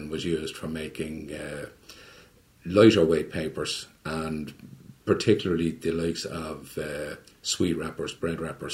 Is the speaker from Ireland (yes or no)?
yes; Drogheda, Leinster, Ireland; I'm originally from Drogheda. My parents were both from Clare.